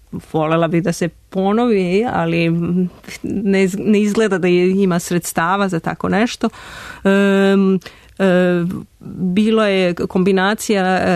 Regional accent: Belgrade, Serbia; moved away as an adult; also born or lived in United States; now in Paris, France; sam rođena u Parizu, živala sam i obrazovana ovde u Beogradu. Otišla sam u Ameriku već davne, 94. godine.

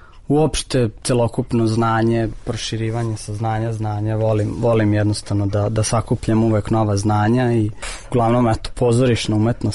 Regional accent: Novi Sad, Vojvodina, Serbia; Dolazim iz Novog Sada, uglavnom, tamo sam rođen i odrastao i skoro ceo život, osim ovog što sam bio u, kako kaže, srpska Atina, a ja sam onda bio u Grčkom Novom Sadu, pošto sam malo studirao u Atini.

